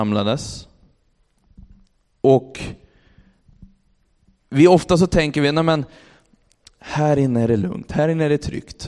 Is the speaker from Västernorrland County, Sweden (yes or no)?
yes; Örnsköldsvik, Västernorrland County, Sweden; när jag växte upp i Örnsköldsvik